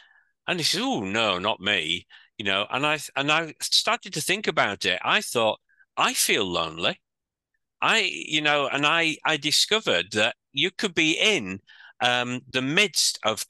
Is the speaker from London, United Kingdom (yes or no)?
no; Bradford, Yorkshire and the Humber, United Kingdom; also born or lived in Manchester; living in Manchester for a time, and I was on a team in Manchester, but I wanted to come back to my hometown, which was Bradford, for Christmas.